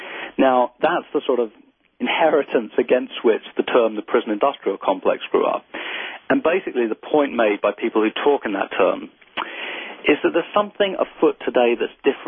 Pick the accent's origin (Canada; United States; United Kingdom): United Kingdom; England; I didn't have much experience of it because I grew up in England